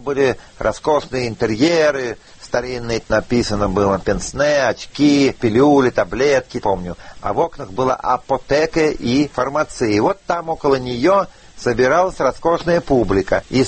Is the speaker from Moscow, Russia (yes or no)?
no; Samara, Samara Oblast, Russia; я здесь вырос в Самаре